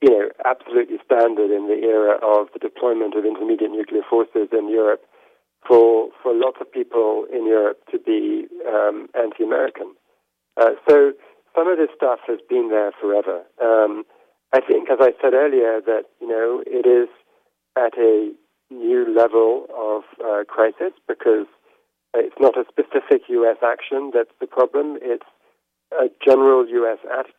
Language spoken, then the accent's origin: English; United Kingdom; I grew up in Britain